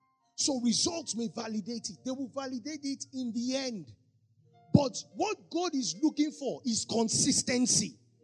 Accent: Lagos, Nigeria; When I grew up in Lagos and I went to Unilag

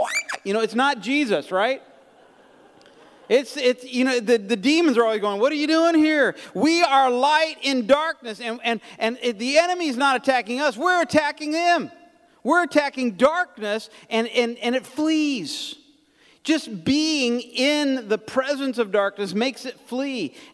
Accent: Taiwan; now in Oklahoma, United States; I grew up on Taiwan. My parents were missionaries among a headhunting tribe down there.

